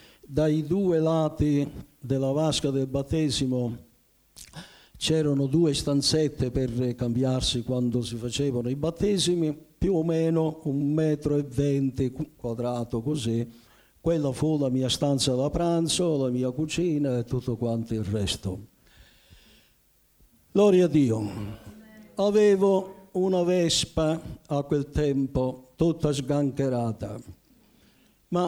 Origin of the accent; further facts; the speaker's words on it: Barrafranca, Sicily, Italy; la prima sede che io ebbe fu Barrafranca, il mio paese nativo, pensando che lì c'erano i miei parenti, gli amici, i ragazzi con i quali eravamo cresciuti